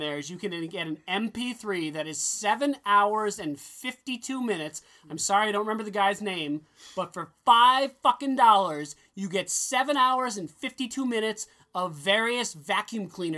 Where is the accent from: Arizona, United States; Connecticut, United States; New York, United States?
Connecticut, United States; I grew up in Connecticut. And yes, in Connecticut, we speak proper Queen's English.